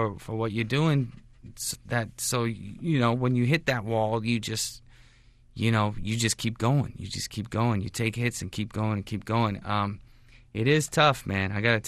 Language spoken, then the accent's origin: English; United States; Well, I'm a dual citizen. I'm American and Canadian.